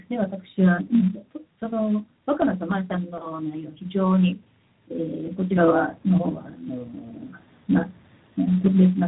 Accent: United States; 私は実際はアメリカ人なんですけれども

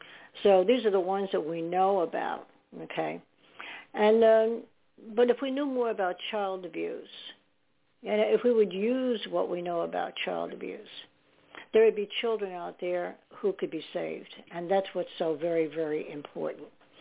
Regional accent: New York, United States; born there; And I'm from New Jersey right now. I was born in New York, but I live in New Jersey.

